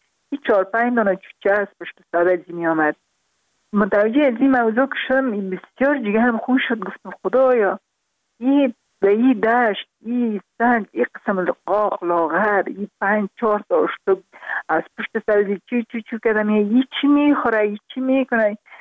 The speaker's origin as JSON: {"language": "Persian", "country": "Afghanistan", "also_born_or_lived": "Kabul", "said": "برای من البته در خود شهر کابل به دنیا آمدیم، من از پروان هستم."}